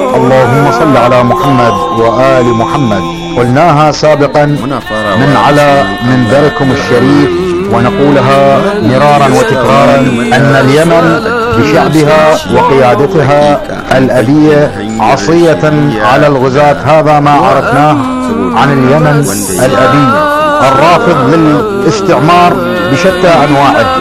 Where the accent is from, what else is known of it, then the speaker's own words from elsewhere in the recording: Basra, Basra Governorate, Iraq; من العراق البصرة.